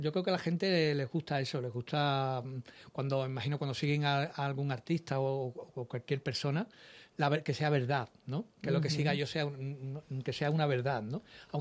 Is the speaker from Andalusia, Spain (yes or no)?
yes; Seville, Andalusia, Spain; Yo soy de Sevilla, pero mi abuela era gaditana.